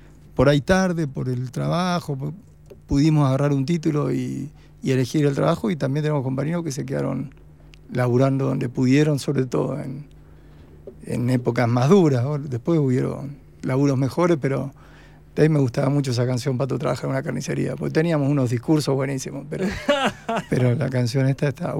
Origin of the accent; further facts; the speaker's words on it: José C. Paz, Buenos Aires Province, Argentina; now in San Martín, Argentina; soy nacido en Buenos Aires Capital, después viví toda mi vida en José C. Paz, que en el conurbano bonaerense, y acá en San Martín estoy hace 4 hijos, digamos.